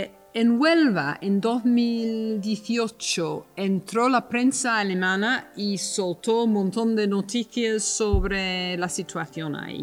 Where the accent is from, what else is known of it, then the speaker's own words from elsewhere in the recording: London, United Kingdom; Spanish is a second language; now in Spain; soy inglesa de Londres y no hablo todavía, después de 30 años aquí, no hablo muy bien el cristiano